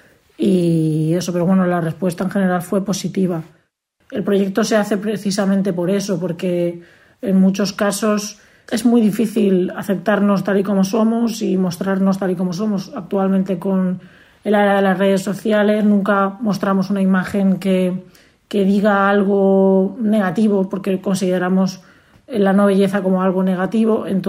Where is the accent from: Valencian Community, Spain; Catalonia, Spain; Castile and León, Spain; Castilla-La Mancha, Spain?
Valencian Community, Spain; Valencia; soy de Valencia y soy fotógrafa